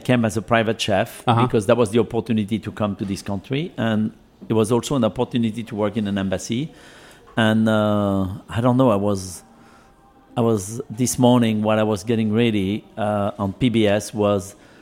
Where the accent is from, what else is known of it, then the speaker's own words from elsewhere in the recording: France; English is a second language; now in United States; I've been living longer in this country than in France. And I think when I'm in America, I'm American. But as soon as my mind wander, I'll just go back to France.